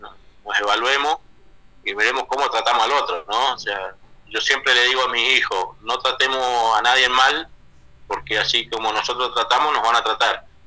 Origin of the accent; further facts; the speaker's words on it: Loncopué, Neuquén, Argentina; O sea, porque somos de Loncopué, tratándonos como personas que somos irresponsables